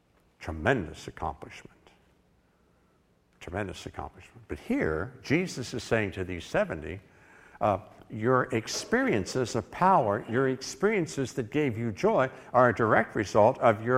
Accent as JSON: {"language": "English", "region": "West Virginia", "country": "United States", "said": "After all, I'm a redhead from West Virginia."}